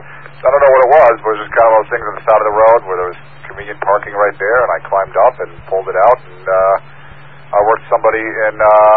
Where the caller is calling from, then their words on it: Orangeburg, New York, United States; Located in Orangeburg, New York.